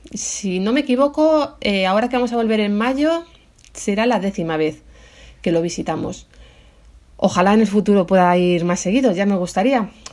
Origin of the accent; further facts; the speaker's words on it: Madrid, Community of Madrid, Spain; Porque yo soy de Madrid, no sé si lo sabéis. No resido en Nueva York.